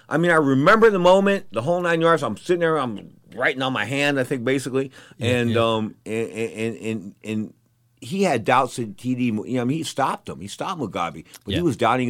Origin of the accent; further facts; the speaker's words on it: San Francisco, California, United States; I'm from San Francisco.